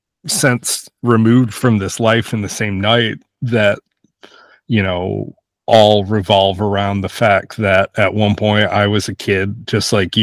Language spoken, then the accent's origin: English; Detroit, Michigan, United States; So I grew up in Michigan, and Southeast Michigan, Metro Detroit